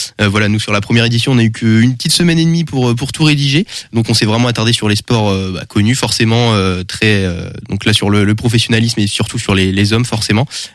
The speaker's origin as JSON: {"language": "French", "town": "Nantes", "region": "Pays de la Loire", "country": "France", "said": "comme c'est pas très loin de Nantes, nous on est de Nantes"}